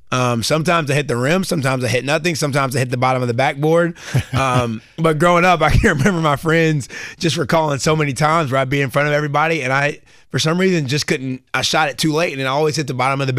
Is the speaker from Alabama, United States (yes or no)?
yes; Alabama, United States; Growing up in Alabama and being a football player is a pretty big deal.